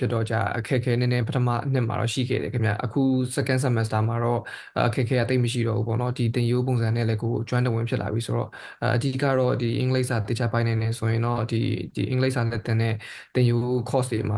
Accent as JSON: {"language": "Burmese", "region": "Magway Region", "country": "Myanmar", "said": "ကျွန်တော်ကဒီမကွေးတိုင်းပေါ့နော်အဲဒီကျွန်တော်ဒီကျွန်တော်ဒီညာဘက်ကနေလာတာဆိုပေမဲ့"}